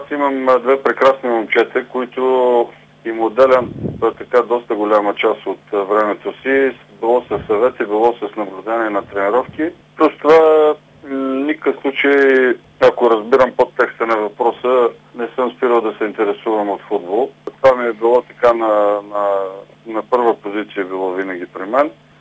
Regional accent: Plovdiv, Plovdiv Province, Bulgaria; аз като пловдивчанин знам за какво става въпрос

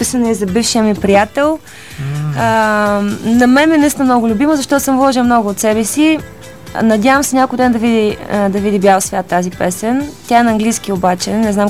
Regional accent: Nesebar, Burgas Province, Bulgaria; Аз съм от Несебър, един прекрасен град.

